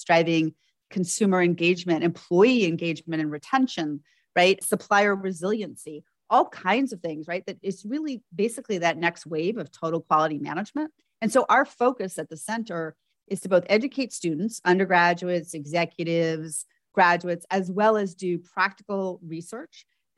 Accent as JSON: {"language": "English", "town": "New York City", "region": "New York", "country": "United States", "tie": "born or raised there", "said": "So even though I grew up in New York City, we spent a lot of time hiking and fishing"}